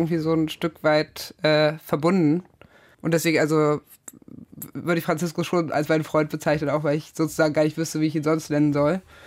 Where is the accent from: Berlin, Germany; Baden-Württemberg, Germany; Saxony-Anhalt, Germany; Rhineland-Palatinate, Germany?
Saxony-Anhalt, Germany; Magdeburg; Nee, ich komme ja aus Magdeburg